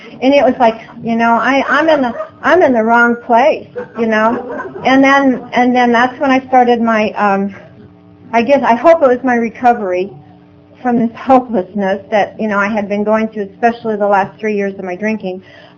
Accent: Omaha, Nebraska, United States; I'm from South Omaha. I'm Catholic. I'm Irish.

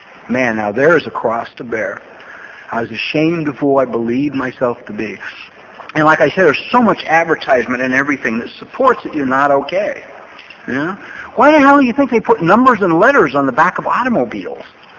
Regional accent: Los Angeles, California, United States; Well, I grew up in Los Angeles. When I was 15, I went to manual arts.

